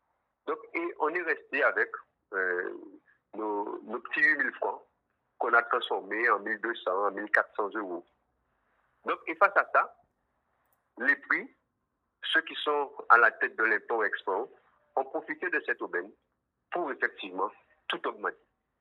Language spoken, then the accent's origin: French; Guadeloupe; Je suis Guadeloupéen, natif natal.